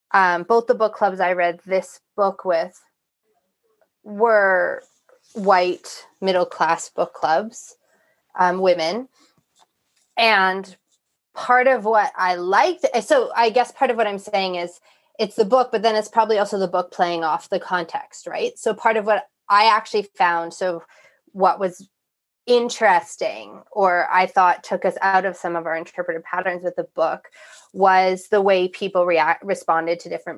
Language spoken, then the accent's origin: English; Canada; oh, this isn't just about me reading as a Canadian in a Canadian context about someone who's had an experience of being Canadian different than mine.